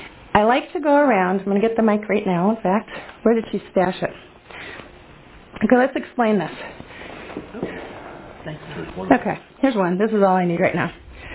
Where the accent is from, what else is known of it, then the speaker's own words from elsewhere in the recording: Holly Springs, North Carolina, United States; I'm from Holly Springs.